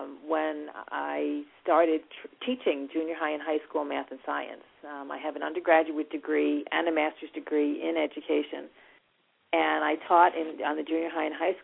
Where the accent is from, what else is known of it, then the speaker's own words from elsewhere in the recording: New York, United States; accent: East Coast; was born and raised in New York, so if you hear this East Coast accent, you'll know where it's coming from.